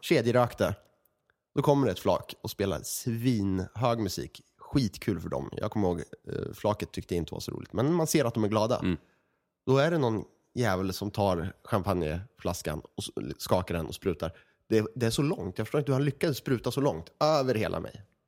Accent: Örebro, Örebro County, Sweden; men i Örebro, där vi kommer ifrån

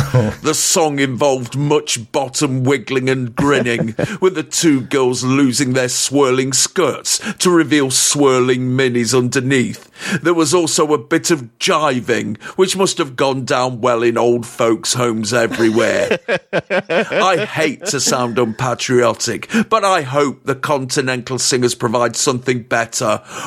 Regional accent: England, United Kingdom; you know, I'm English.

